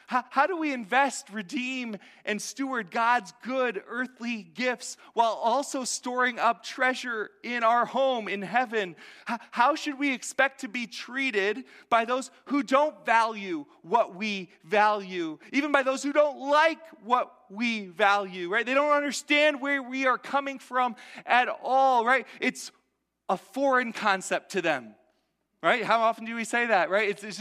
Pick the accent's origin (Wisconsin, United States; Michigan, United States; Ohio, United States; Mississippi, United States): Michigan, United States; moved away; So you might view me as an exile from the Midwest, okay? Because I grew up in Michigan, right? And it's been 17 years, right? 17 years since I've really lived in Michigan.